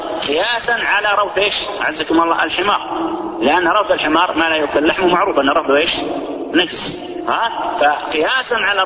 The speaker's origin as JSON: {"language": "Arabic", "country": "Saudi Arabia", "said": "عندنا في السعودية"}